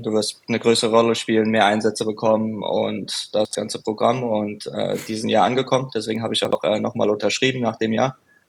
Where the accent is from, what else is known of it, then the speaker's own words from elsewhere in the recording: Frankfurt, Hesse, Germany; Frankfurt ist ja meine Heimat. Ich bin ja von dort